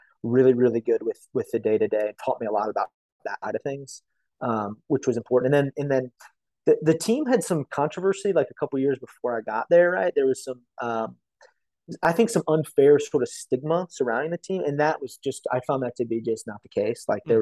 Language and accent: English; Illinois, United States; I grew up in Illinois, right? And when I left Illinois